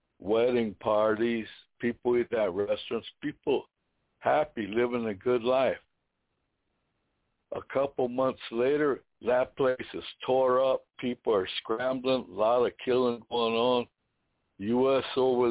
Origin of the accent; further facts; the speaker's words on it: Rosebud, South Dakota, United States; But I'm a Lakota. I'm a native of this country, and I know the history of what they did to us. I was born right in Rosebud, the hospital there. We used to live right in the bottom.